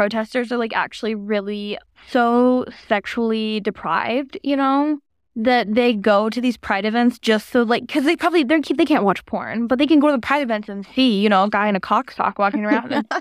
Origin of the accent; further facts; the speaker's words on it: Spokane, Washington, United States; we talked earlier in the office this week about how we're both from Spokane, and I feel like that is such a vibe there too.